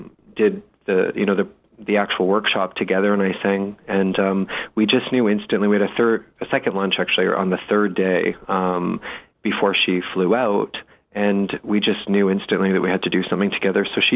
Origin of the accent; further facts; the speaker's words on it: London, Ontario, Canada; at the time I was living actually in the UK in London, England, but my hometown was in London, Ontario, Canada.